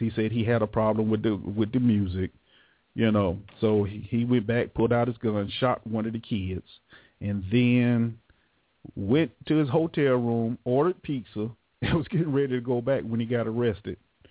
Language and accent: English; Jacksonville, Florida, United States; You know, I'm from Jacksonville